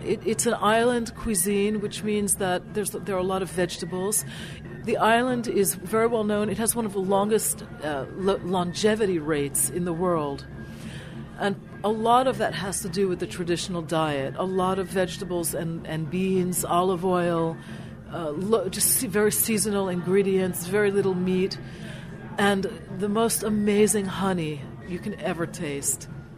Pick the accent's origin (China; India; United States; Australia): United States; New York; now in Athens, Greece; I grew up in New York. I'm a Greek American, or an American of Greek descent. I moved back to Greece 17 years ago with my husband, who was actually born there.